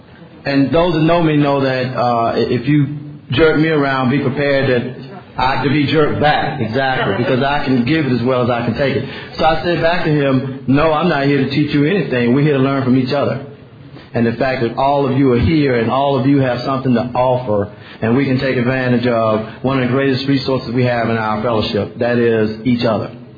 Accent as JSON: {"language": "English", "town": "Raleigh", "region": "North Carolina", "country": "United States", "said": "I'm from Raleigh, North Carolina."}